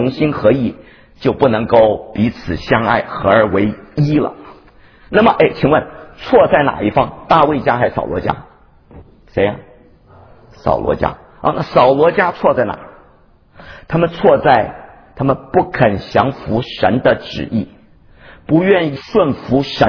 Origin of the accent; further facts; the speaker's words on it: China; 我们中国人也说了，